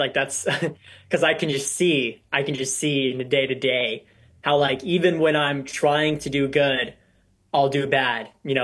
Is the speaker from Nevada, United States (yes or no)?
yes; Las Vegas, Nevada, United States; I grew up in Las Vegas, which is a very multiracial place.